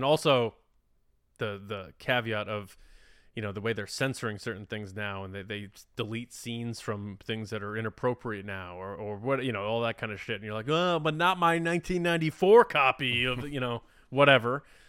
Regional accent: West Babylon, New York, United States; There was this record store by my house where I grew up originally on Long Island.

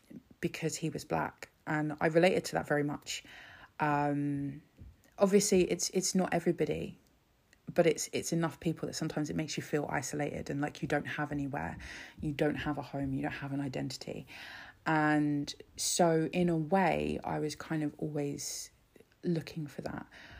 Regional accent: England, United Kingdom; growing up in England and being quite different to everybody else and obviously being treated a bit differently, struggling with kind of identity.

